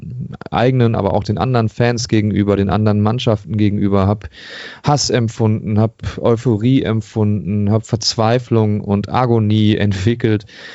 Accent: Duisburg, North Rhine-Westphalia, Germany; born there; Ich komme auch aus Duisburg gebürtig.

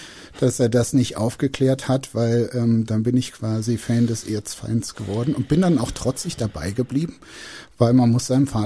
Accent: Bergisch Gladbach, North Rhine-Westphalia, Germany; born there; wo ich geboren bin, dann meinte sie Bergisch Gladbach

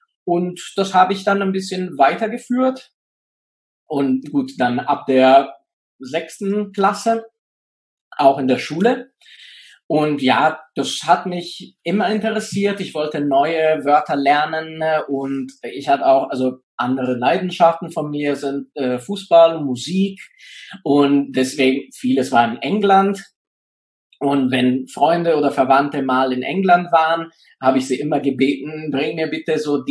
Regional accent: Rome, Lazio, Italy; German is a second language; moved away as an adult; now in Tübingen, Germany; Also, wie du gesagt hast, komme ich aus Italien. Ich bin in Rom geboren und aufgewachsen. Da habe ich 27 Jahre gelebt, bis ich dann vor 10 Jahren dann nach Deutschland gezogen bin, wo ich jetzt noch lebe, und zwar in Tübingen.

